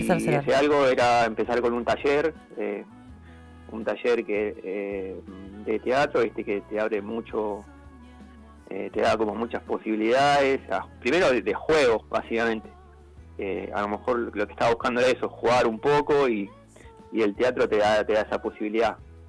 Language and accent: Spanish; Buenos Aires Province, Argentina; now in La Pampa, Argentina; Y si bien no soy pampeano, soy bonaerense, hace ya más o menos 25 años que vivo acá en La Pampa, por ahí.